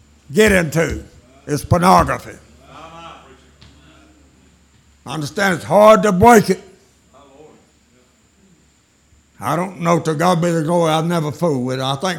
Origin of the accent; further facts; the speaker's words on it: Georgia, United States; now in Greenville, United States; I was born and raised in Fiat country. Down in South Georgia.